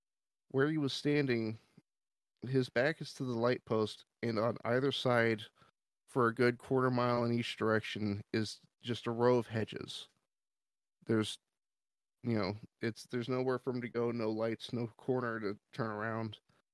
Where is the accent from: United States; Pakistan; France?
United States; Gresham, Oregon; So I'm natively from Oregon, and I lived in an area called Gresham.